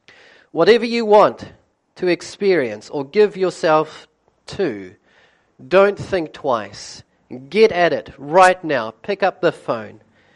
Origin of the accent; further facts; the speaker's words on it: Gisborne, New Zealand; As Peter mentioned, I'm from Gisborne, serving there at the moment.